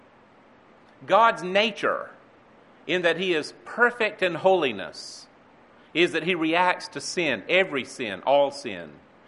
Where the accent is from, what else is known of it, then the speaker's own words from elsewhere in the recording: the South, United States; I come from the South where the word F-L-O-O-R is pronounced flow.